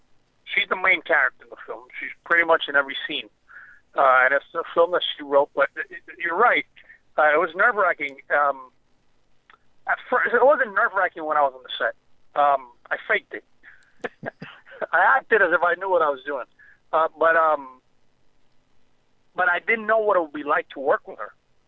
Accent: Miami, Florida, United States; I was born and raised in Miami, where the series supposedly took place.

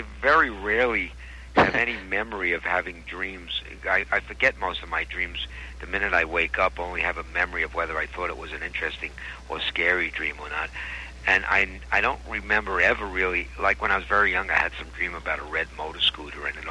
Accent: Brooklyn, New York, United States; I did what a lot of kids did growing up in Brooklyn until I reached a certain age where I got totally fucked up and my whole life changed.

